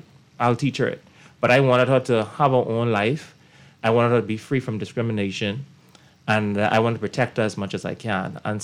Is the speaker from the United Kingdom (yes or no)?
no; Bahamas; When I applied to become a police officer, and they asked me my nationality, I put Bahamian.